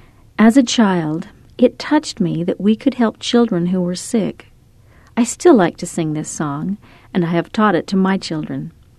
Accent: Sandy, Utah, United States; When I was a boy growing up in Sandy, Utah, my three brothers and I learned to work hard.

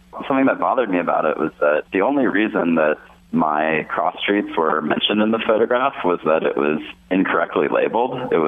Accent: Midwest, United States; No, I'm not. I grew up in the Midwest, and I moved there to work when I graduated from college.

